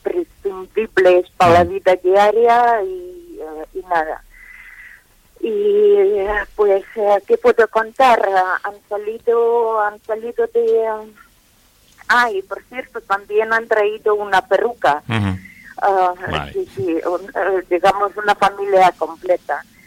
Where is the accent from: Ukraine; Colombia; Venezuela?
Ukraine; Kherson, Kherson Oblast; Spanish is a second language; now in Spain; Pues soy de Gerson y llevo 24 años más o menos aquí en la comarca.